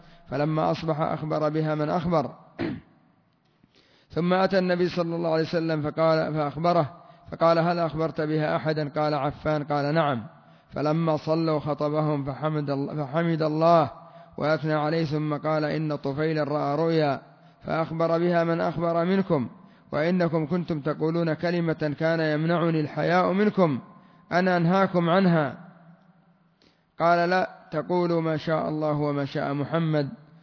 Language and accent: Arabic; Yemen; ومن الألفاظ القبيحة عندنا في اليمن الحلف بالأمانة